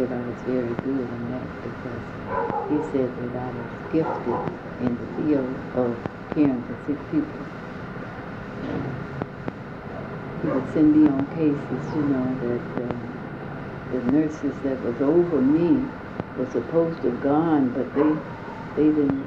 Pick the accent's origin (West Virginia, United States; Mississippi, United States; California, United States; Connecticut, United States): Mississippi, United States; Lexington; born there; I was born in Mississippi, at a place they call Lexington, about 65 miles to south of Jackson, Mississippi.